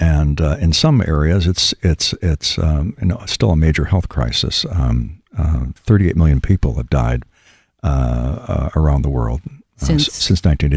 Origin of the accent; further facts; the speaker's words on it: New York, United States; took the show home to my hometown in upstate New York